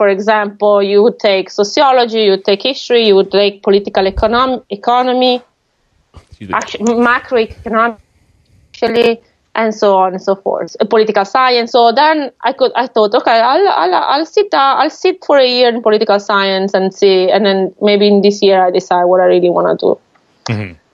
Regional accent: Padua, Veneto, Italy; English is a second language; so I grew up in Padova, which is a city in the northeast of Italy.

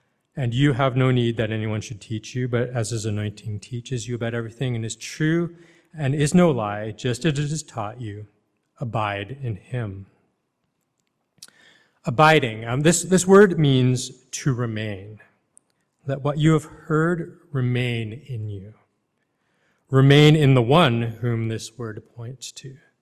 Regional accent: Canada; at a church that I grew up back in Canada.

